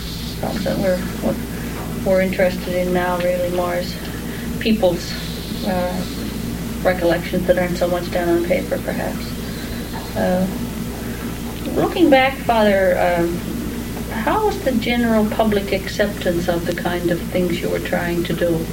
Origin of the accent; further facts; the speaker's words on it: Glace Bay, Nova Scotia, Canada; when I was growing up in Glace Bay